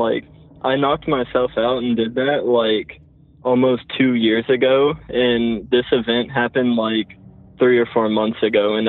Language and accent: English; Lexington, Kentucky, United States; I'm from Lexington, Kentucky, and I'm 18.